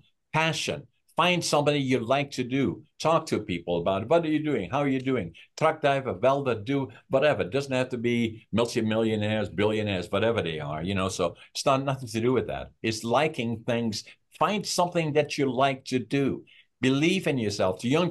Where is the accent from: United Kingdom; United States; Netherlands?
Netherlands; because it's part of how I grew up in Holland.